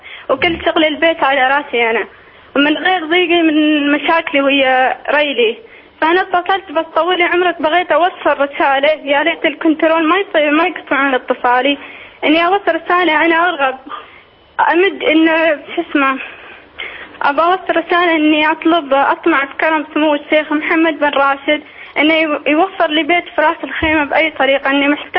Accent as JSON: {"language": "Arabic", "country": "Oman", "said": "انا مشكلتي اني انا من عمان وهو من الامارات."}